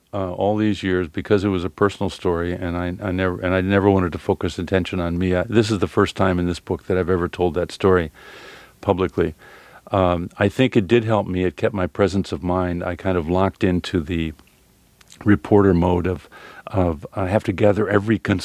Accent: United States; I'm a journalist, I'm protected because I'm an American

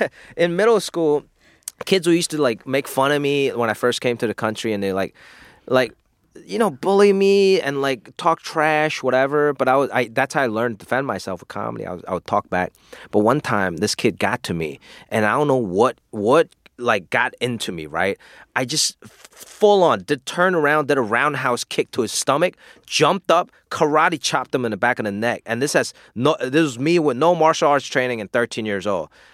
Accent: Hong Kong; Growing up in Hong Kong, Kung Fu was so prevalent and such a thing that you see on TV and in real life. And of course, being Asian American

